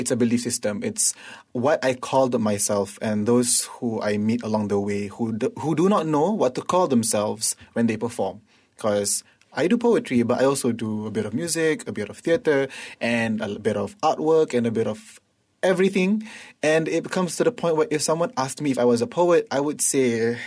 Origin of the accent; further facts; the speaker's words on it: Malaysia; also born or lived in England; I was born in England, raised in Malaysia, speak English, but in Malay communities, and it just feels like you don't really belong in any of those things.